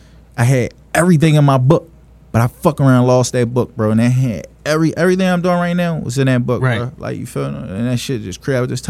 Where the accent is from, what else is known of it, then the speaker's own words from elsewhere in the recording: Philadelphia, Pennsylvania, United States; So I did, like, my later years of school there in the county or whatever. But I am from Philly, you know, to clear that up.